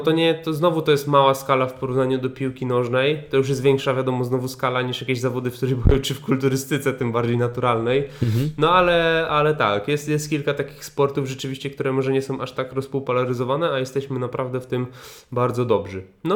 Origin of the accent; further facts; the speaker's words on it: Piła, Greater Poland Voivodeship, Poland; also born or lived in Szczecin; ja się urodziłem w Szczecinie i pochodzę ze Szczecina, ale większość życia mieszkam w takiej miejscowości w Wielkopolsce, która się nazywa Piła